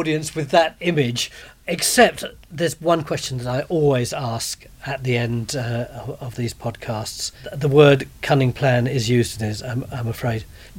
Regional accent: London, United Kingdom; I'm a Londoner. I always said parting.

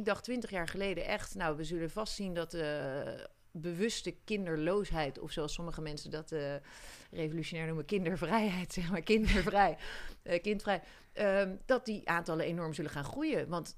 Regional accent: Voorburg, South Holland, Netherlands; Ik kom uit Voorburg

